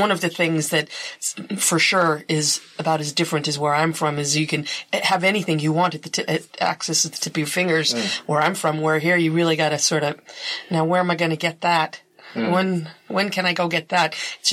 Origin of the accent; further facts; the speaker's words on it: California, United States; I'm from California. I've been there a long, long time, and it is extremely beautiful there.